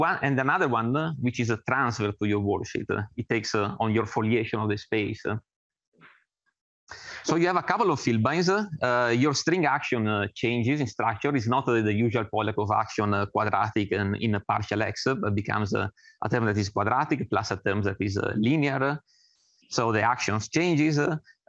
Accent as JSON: {"language": "English", "town": "Vicenza", "region": "Veneto", "country": "Italy", "second_language": "English", "said": "So, another Italian. I'm originally from Italy and from Vicenza. It's a city from Venice and Verona."}